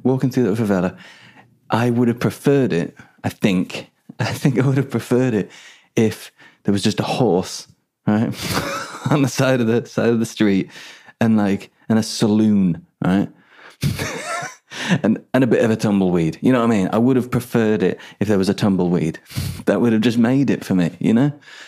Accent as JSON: {"language": "English", "town": "Birmingham", "region": "West Midlands", "country": "United Kingdom", "accent": "Birmingham", "said": "I can't wait to get my Birmingham accent back."}